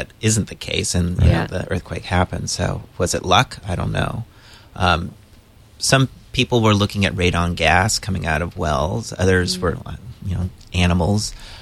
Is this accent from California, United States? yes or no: yes; California, United States; born there; I was born in the Bay Area.